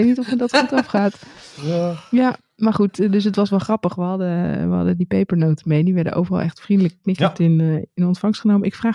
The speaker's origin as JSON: {"language": "Dutch", "country": "Netherlands", "moved": "as an adult", "lives_now": "France", "said": "dat je daar als Nederlander in zo'n fijn Frans dorpje aankomt"}